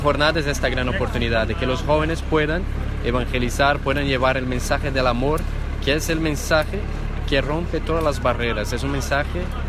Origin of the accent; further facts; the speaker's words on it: Brazil; now in Rome, Italy; Yo soy de Brasil, estudio primero de teología aquí en Roma.